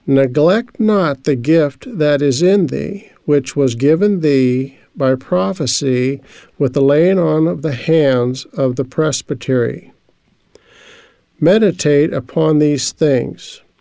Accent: Albuquerque, New Mexico, United States; I'm from Albuquerque, New Mexico.

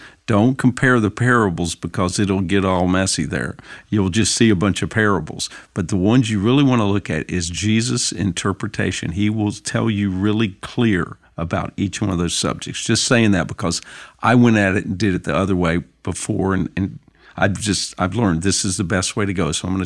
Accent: Vancouver, Washington, United States; from Vancouver, Washington.

